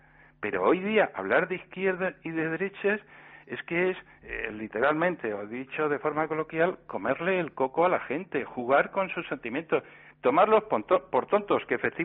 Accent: Spain; los españoles somos españoles, no de izquierda o de derecha.

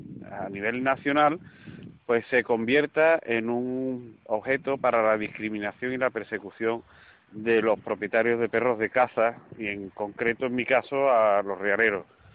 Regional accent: Seville, Andalusia, Spain; Yo soy de Sevilla, de eso sé un poco.

